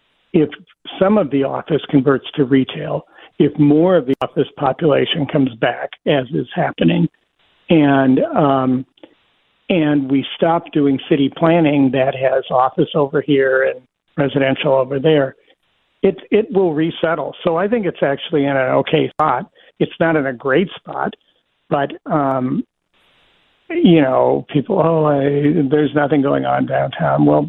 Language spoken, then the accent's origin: English; New Jersey, United States; now in Minnesota, United States; Well, I was from New Jersey, but I met this woman from Minnesota.